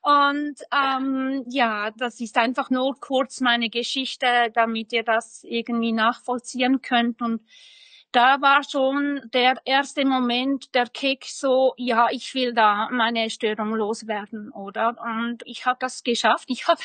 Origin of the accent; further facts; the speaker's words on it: Switzerland; wie man hört, komme ich aus der Schweiz